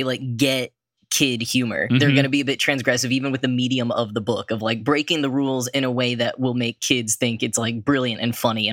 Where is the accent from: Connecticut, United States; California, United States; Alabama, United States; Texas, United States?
Texas, United States; now in New York, United States; I grew up in Texas, and so actually the first time I read these, I was studying abroad in the Netherlands, but I didn't live in New York yet. I have now lived in New York for the past 10 years